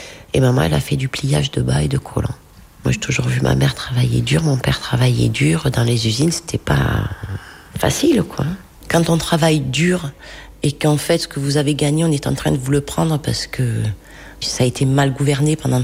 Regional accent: Sumène, Occitanie, France; born there; je suis née à Sumène, j'ai 45 ans

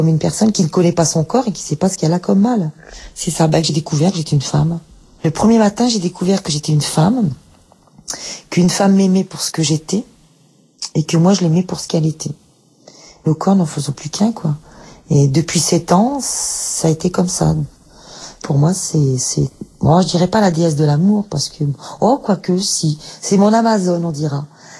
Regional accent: Liévin, Hauts-de-France, France; j'ai 42 ans et je viens du Pas-de-Calais, de Liévin. Je travaille en cuisine.

